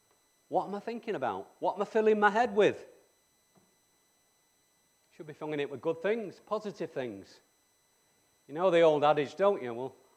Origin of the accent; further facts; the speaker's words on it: United Kingdom; We're British, we don't really know how to react to positive comments